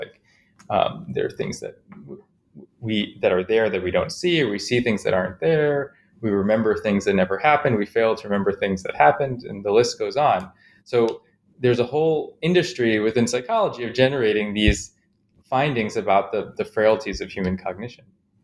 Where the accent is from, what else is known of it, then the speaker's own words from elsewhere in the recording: Chicago, Illinois, United States; I grew up in Chicago, mostly, and I had a kind of interesting upbringing because I saw perspectives from both the sciences and art and literature.